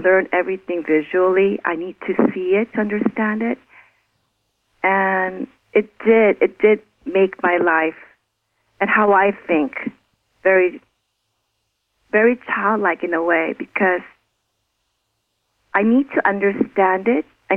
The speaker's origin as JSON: {"language": "English", "country": "Thailand", "tie": "born or raised there", "said": "Well, definitely growing up in Thailand is a different experience. I guess everyone has their own childhood stories and everyone's is different. But Thailand, it gave me a lot of color."}